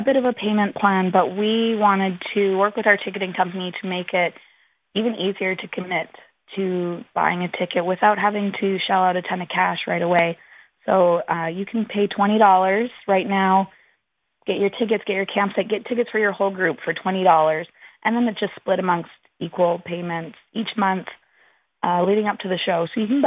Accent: Alberta, Canada; I grew up in Alberta

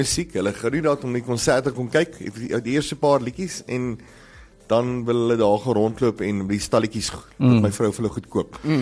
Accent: Potchefstroom, North West, South Africa; now in Pretoria, South Africa; Weet, ek kom van Potchef, en ek bly in Pretoria

